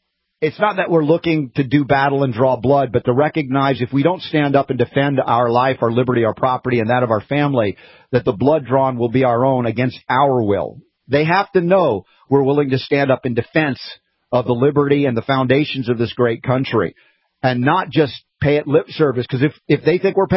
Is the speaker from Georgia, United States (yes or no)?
yes; Georgia, United States; I grew up in Georgia for 30 years and definitely learned about grits then because I was a northerner for my first 6 years of life.